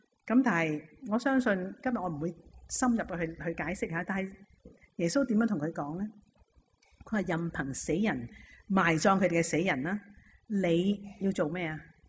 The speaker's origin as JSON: {"language": "Cantonese", "country": "Hong Kong", "said": "但系今日我哋香港人咧，唔好讲话你跟随"}